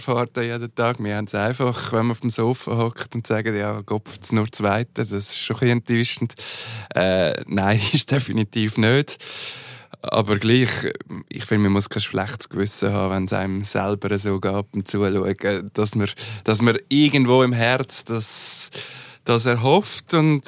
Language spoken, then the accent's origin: German; Switzerland; wir sind erfolgsverwöhnt mit beiden Sportlern als Schweizer Sportfans